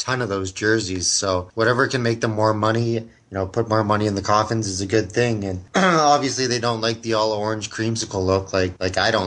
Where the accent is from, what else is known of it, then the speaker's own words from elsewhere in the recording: Ontario, Canada; I grew up in Ontario